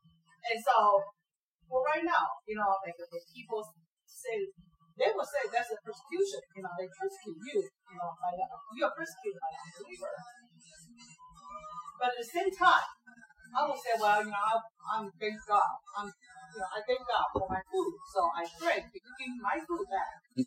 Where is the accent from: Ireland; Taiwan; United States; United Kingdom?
Taiwan; I'm from Taiwan back then